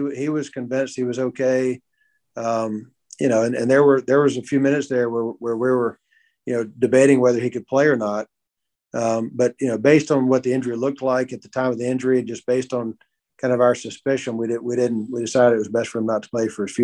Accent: Birmingham, Alabama, United States; You know, I grew up in Birmingham, and, you know, my idol growing up was Bear Bryant.

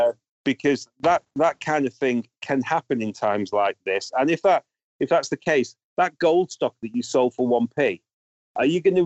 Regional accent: Manchester, North West England, United Kingdom; born there; But I was born in Manchester, in just East Manchester, and for those up there in the north, between in a place called Gorton. And I was born into a quite a strict evangelical Christian family.

